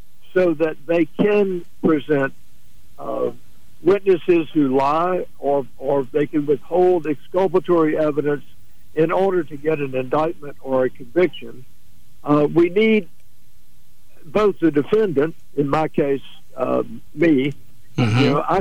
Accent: Mobile, Alabama, United States; I tell about my life, how I grew up in Mobile, and how I became the person that I am

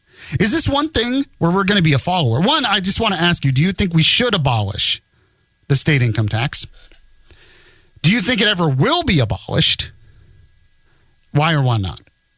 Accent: Florida, United States; Now, when I say personal, I grew up in Florida. We never had it, at least not that I remember.

